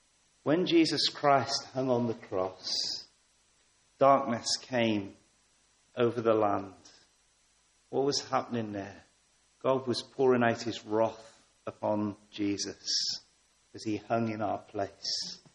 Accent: Poole, South West England, United Kingdom; I come from Poole. It's no secret that Sandbanks, just outside Poole, is the richest place, or one of the richest places to live.

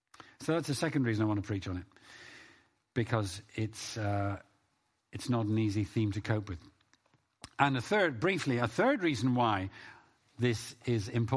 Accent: United Kingdom; as British people in our culture, we have a thing, like some other cultures, but not all other cultures, we have a thing about keeping up appearances.

